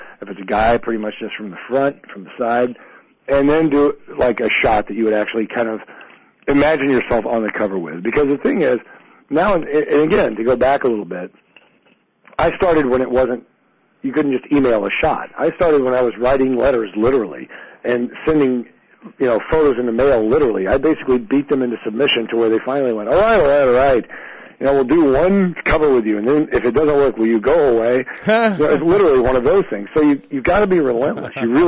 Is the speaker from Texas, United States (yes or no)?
yes; Dallas, Texas, United States; Yeah, I'm from Dallas, yes.